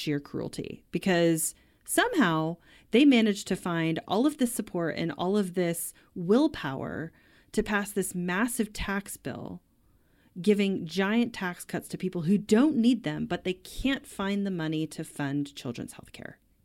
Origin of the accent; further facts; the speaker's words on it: Utah, United States; one of which is here in my home state of Utah.